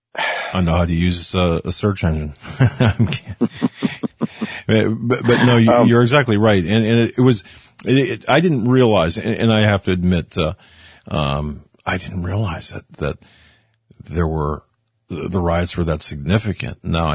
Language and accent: English; Erie, Pennsylvania, United States; Biden was in my hometown of Erie, Pennsylvania over the weekend.